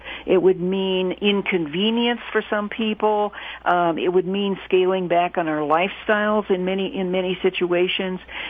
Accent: Boulder, Colorado, United States; I'd like to hear your thoughts on my hometown here of Boulder

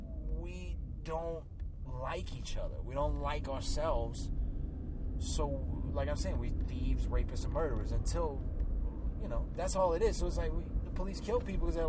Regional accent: New Orleans, Louisiana, United States; of course, I'm from New Orleans. I've been seeing gay festivals since I was, like, 8.

